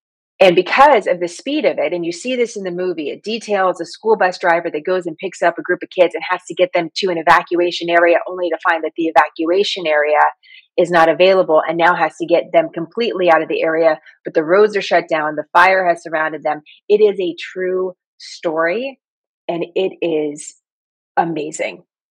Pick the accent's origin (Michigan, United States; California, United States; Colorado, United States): California, United States; San Francisco; now in New York City, United States; for somebody who, like myself, was born and raised in San Francisco, I didn't grow up around hunting culture, moved to New York City.